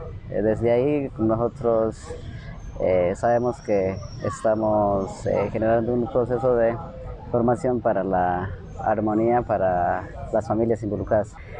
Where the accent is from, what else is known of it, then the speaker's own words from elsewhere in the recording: Cauca, Colombia; nosotros somos de Tierra Adentro y en lo particular … vivo en esa zona.